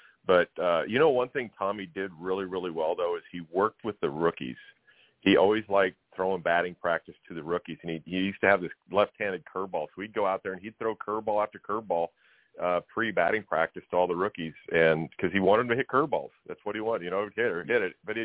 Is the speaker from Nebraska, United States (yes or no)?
yes; Gearing, Nebraska, United States; I grew up in my hometown of Gearing, Nebraska, small town where everybody's their selves.